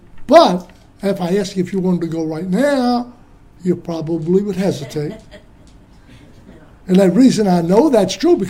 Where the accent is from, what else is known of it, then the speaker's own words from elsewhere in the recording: United States; I've traveled quite a bit in my life, in mostly the United States, because I'm an American.